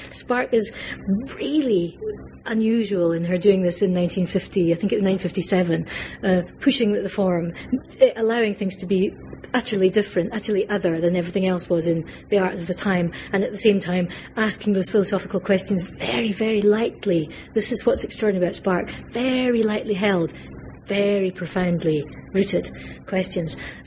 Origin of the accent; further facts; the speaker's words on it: Scotland, United Kingdom; I feel lucky in being Scottish, because we grew up with those yoked opposites. And I also grew up a Catholic. I'm now a lapsed agnostic